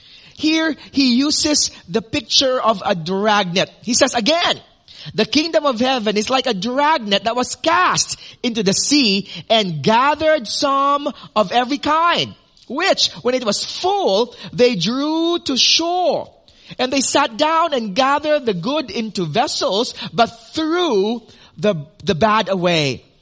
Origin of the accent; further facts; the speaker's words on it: Philippines; I came from the Philippines, and the Philippines is an archipelago, 7,107 islands, all in all.